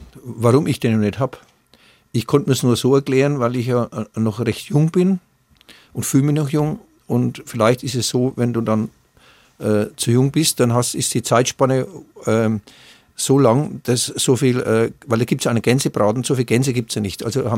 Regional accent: Bavaria, Germany

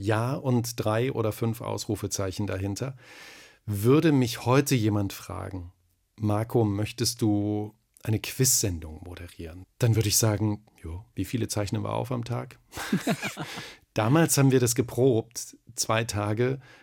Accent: Thuringia, Germany; accent: Thuringian; Also ich hatte einen ganz schlimmen Dialekt. Natürlich, ich bin Thüringer. Und da sind alle Vokale sind da so ganz weit hinten.

